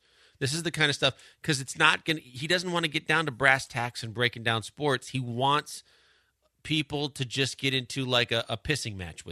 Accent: Midwest, United States; I grew up in the Midwest, but wasn't. Like where I grew up, bacon, lettuce, and tomato was a big

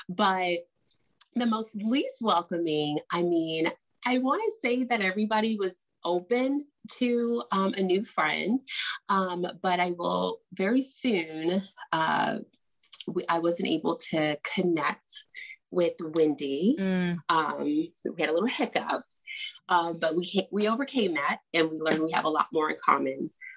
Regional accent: United States; I grew up on the Potomac.

